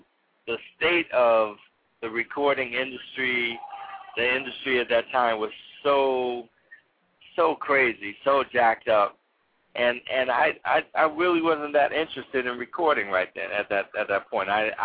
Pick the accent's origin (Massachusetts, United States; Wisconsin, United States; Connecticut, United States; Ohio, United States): Ohio, United States; That's my home state.